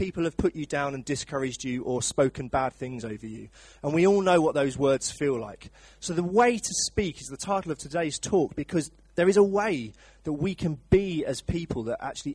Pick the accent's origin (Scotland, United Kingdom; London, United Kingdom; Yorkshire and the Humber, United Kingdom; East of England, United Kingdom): London, United Kingdom; I've adopted the north as my home, and hopefully the north has allowed me to do that. But originally, I grew up in London. That's where I'm from. My accent has softened a little bit